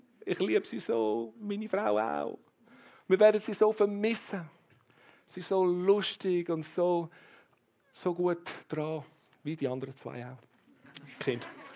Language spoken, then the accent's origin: German; Ireland; now in Switzerland; ich bin ein Ausländer in der Schweiz. Meine Mutter ist Schweizerin, mein Vater ist Irländer, aber ich bin in Irland aufgewachsen.